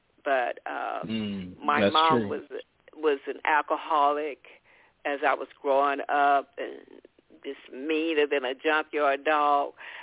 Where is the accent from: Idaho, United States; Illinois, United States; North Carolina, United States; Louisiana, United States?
Louisiana, United States; Bastrop; born there; I was born in the South in a little town called Bastrop, Louisiana, and my mother was 14 when she got pregnant.